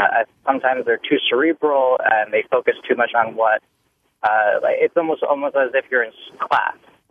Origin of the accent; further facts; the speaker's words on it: Florida, United States; now in Vermont, United States; I come from South Florida. I'm 28. I grew up in the church. My parents were Catholic, and I was very grateful for that upbringing. Coming to Vermont, I shopped around.